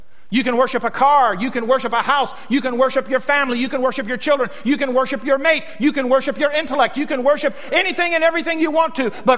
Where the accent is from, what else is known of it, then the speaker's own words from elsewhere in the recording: the South, United States; I was raised in the South.